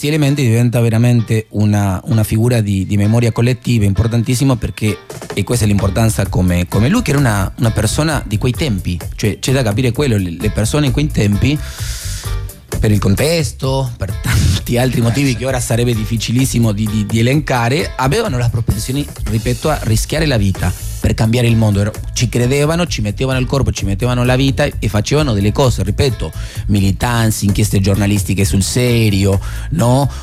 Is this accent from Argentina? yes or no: yes; Argentina; ve lo dico da argentino veramente